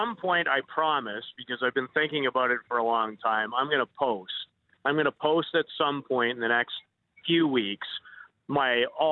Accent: Saskatoon, Saskatchewan, Canada; when I was a little guy growing up in Saskatoon, that was the number one goal at some point.

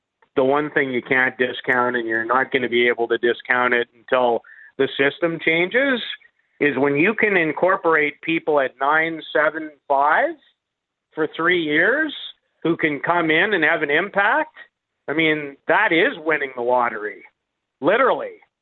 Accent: Canada; And going to be even a little more excited about thinking about being Canadian this year, tomorrow, than I usually am.

